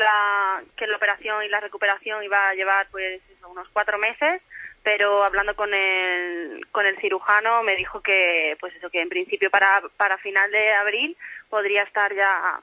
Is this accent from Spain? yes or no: yes; Spain; siendo cuatro españolas